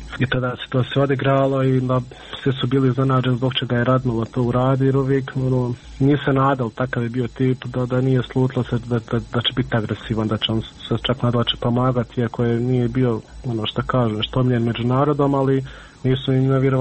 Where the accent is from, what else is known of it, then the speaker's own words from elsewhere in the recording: Miljevina, Republika Srpska, Bosnia & Herzegovina; mi smo svi gore iz Miljevine